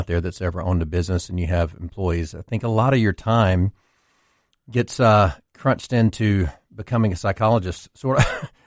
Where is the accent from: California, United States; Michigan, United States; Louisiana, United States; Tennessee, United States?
Louisiana, United States; I grew up in Louisiana without a father, had a mother that had three boys, and worked extremely hard